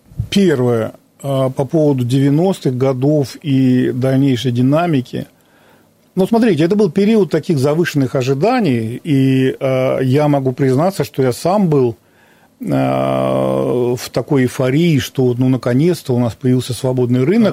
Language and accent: Russian; Siberia, Russia; Я никогда не сожалел, что я родился и живу в Сибири.